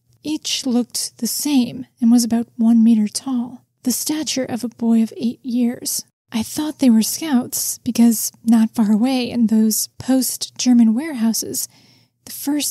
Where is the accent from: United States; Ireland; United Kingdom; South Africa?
South Africa; I grew up in the South African veld. It's flatlands. You can see to the horizon in every direction. Grasslands and farmlands, mostly. Some bushes and the odd camelthorn tree as well.